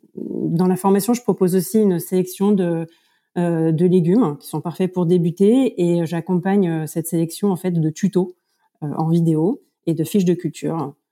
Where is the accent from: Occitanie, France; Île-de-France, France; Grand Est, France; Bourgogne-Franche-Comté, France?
Île-de-France, France; Paris; j'ai grandi en ville à Paris, et j'étais plutôt la fille qui faisait crever toutes les plantes vertes.